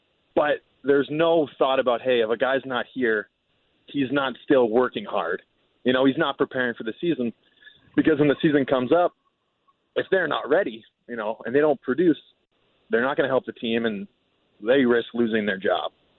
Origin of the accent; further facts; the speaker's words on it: New England, United States; It was, I grew up in New England. It had been I grew up watching the Bruins play.